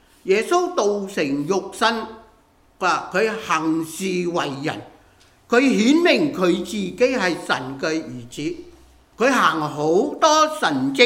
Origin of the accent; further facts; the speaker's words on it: China; 其實給我們看一下我們中國人的文化